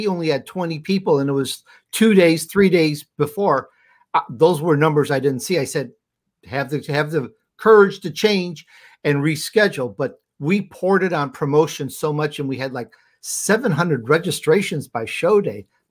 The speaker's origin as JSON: {"language": "English", "town": "Chicago", "region": "Illinois", "country": "United States", "tie": "born or raised there", "also_born_or_lived": "Sicily, Italy", "said": "Well, we're immigrants from Italy. I actually was born in Sicily, Italy, and we went to Chicago, or if you're in the city, it's called Chicago."}